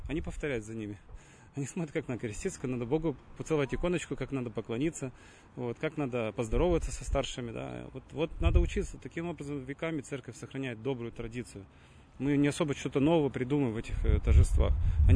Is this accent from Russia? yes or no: no; Odesa Oblast, Ukraine; moved away; Я 3 года как с Одесской области выехал, с семьей здесь служу.